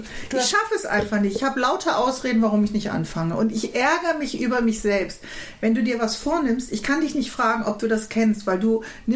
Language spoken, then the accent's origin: German; Northern Germany, Germany; weil es ist natürlich als Norddeutsche so eine leichte Testsituation.